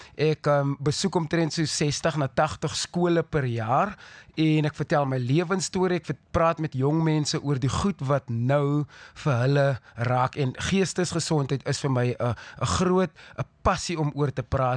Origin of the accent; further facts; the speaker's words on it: Grabouw, Western Cape, South Africa; ek kom eintlik van Grabouw af, die appelwêreld daar in die Weskaap. Dis waar ek gebore was.